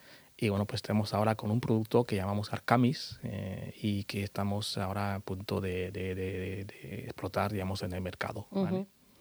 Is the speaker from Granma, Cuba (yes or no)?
no; Havana, Cuba; now in Murcia, Spain; Bueno, vivo en Murcia, pero soy habanero.